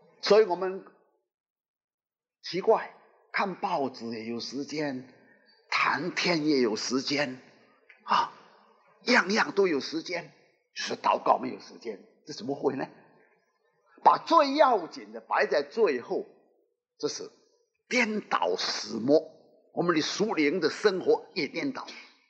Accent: Fujian, China; 我们福建人唱诗还好啊

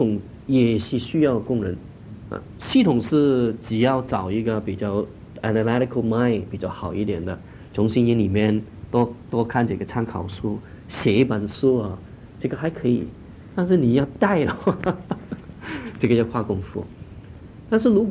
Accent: Hong Kong; 跟我们在香港长大了

